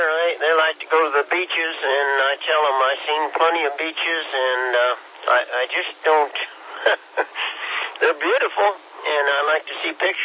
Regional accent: Kansas, United States; But I was from Kansas and lived there all my life, and so the beach was rather an unusual thing to me.

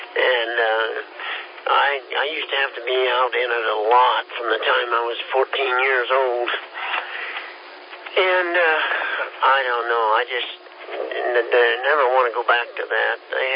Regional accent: Kansas, United States; I'm from Kansas.

